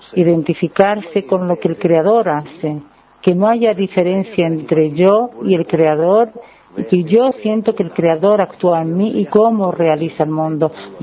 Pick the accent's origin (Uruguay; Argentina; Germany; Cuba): Germany; Spanish is a second language; soy de Alemania.